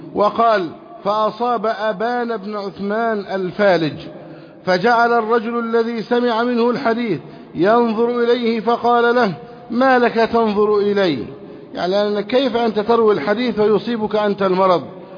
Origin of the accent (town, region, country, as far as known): Egypt